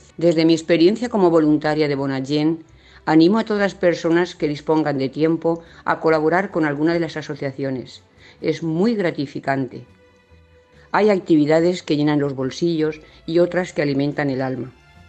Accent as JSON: {"language": "Spanish", "town": "Chelva", "region": "Valencian Community", "country": "Spain", "said": "tengo 64 años y soy de Chelva, un pequeño pueblo de la comarca de Los Serranos."}